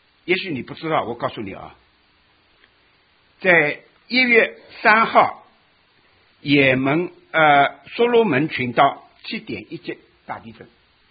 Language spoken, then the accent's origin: Chinese; United States; 我们美国人没有一个不欠债的，